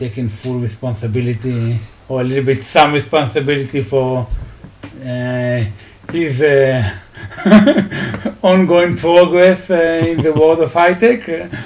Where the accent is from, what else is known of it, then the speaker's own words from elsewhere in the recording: Israel; One love. I'm from Israel.